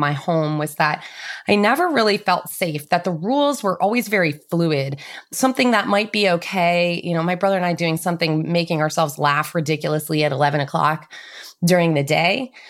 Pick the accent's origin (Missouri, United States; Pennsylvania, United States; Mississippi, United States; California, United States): Pennsylvania, United States; Philadelphia; accent: Philly; The kids there asked me if I was from England because my Philly accent was so strong that they thought I was like from a different country.